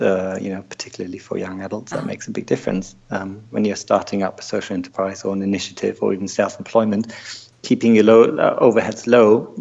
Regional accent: Germany; also born or lived in Wales / Devon / London; now in Frome, United Kingdom; I'm originally from Germany.

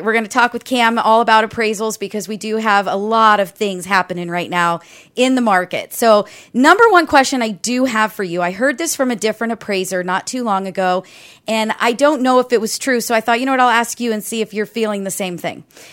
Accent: Midwest, United States; now in California, United States; I guess I'm from the Midwest originally, but I'm definitely a Cali girl, and I'm not leaving anytime soon.

